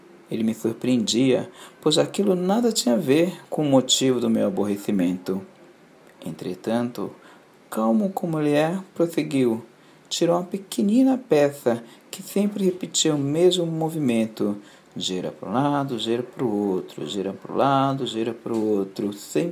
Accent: São Paulo, Brazil; sou de São Paulo, capital

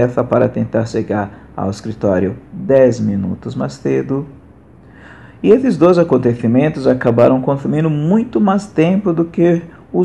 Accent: São Paulo, Brazil; sou de São Paulo, capital, aonde estou

